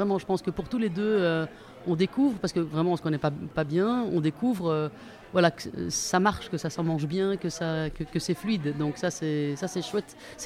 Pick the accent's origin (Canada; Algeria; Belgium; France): Belgium; Brussels, Brussels-Capital Region; Moi je viens de Bruxelles